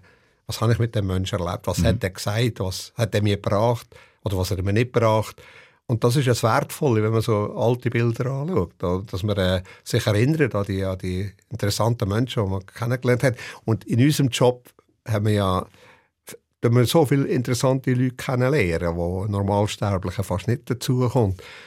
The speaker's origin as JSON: {"language": "German", "country": "Switzerland", "said": "Aber ich glaube, als Schweizer Volk, das immer noch gescheit denken und gescheit abstimmen, das sieht man immer wieder."}